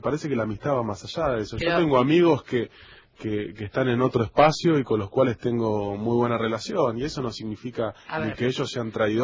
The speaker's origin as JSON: {"language": "Spanish", "town": "Mar del Plata", "region": "Buenos Aires Province", "country": "Argentina", "tie": "born or raised there", "said": "Nos criamos con él en Mar del Plata"}